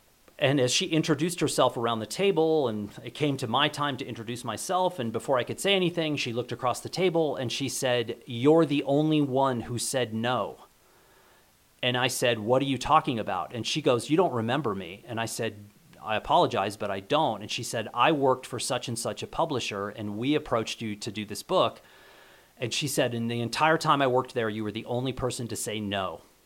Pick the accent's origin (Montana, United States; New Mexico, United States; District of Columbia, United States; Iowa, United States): New Mexico, United States; It's a project that will take me to all 33 counties in New Mexico, which is a way for me to explore my home state.